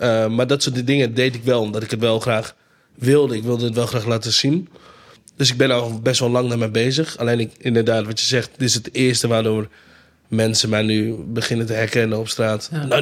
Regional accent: Friesland, Netherlands; mijn vader komt uit Ghana, mijn moeder komt uit Nigeria. Ik ben opgegroeid in Friesland.

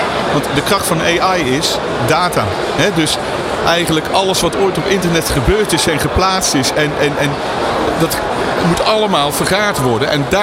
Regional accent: North Brabant, Netherlands; accent: Brabant; je hoort het aan mijn accent, wellicht Brabantse worstenbroodjes.

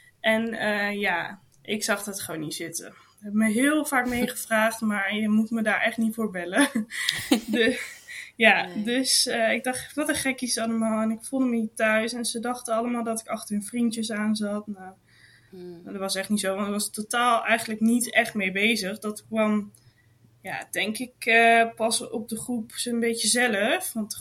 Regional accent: Terwolde, Gelderland, Netherlands; ik kom dan uit Terwolde en dat is een heel klein boerenplekje, zeg ik altijd.

